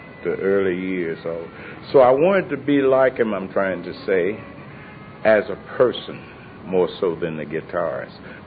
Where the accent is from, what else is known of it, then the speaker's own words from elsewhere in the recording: Mississippi Delta, United States; growing up in the Delta, white or black, their word was something very sacred.